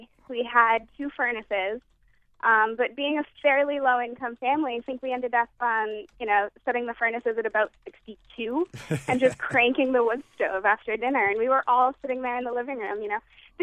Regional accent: New Hampshire, United States; I think I could have named a lot of other homes, you know, growing up in New Hampshire

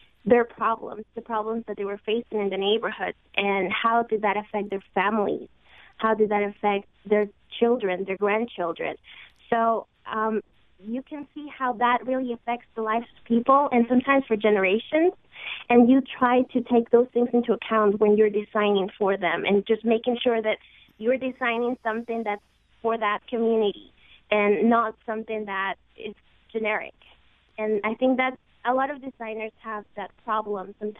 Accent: Peru; Well, I'm actually from Peru, so I wasn't familiar with the whole history of segregation in the United States.

